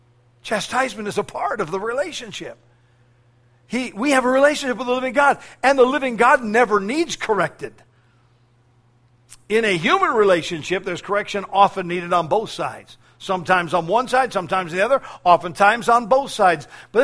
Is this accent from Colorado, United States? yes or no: yes; Colorado, United States; she was from Colorado, and I'm from Colorado